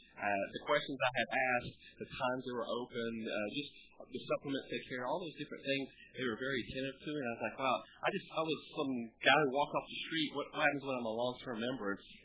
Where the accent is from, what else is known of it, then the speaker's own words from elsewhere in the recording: Warner Robins, Georgia, United States; now in Valdosta, United States; Originally from Warner Robins.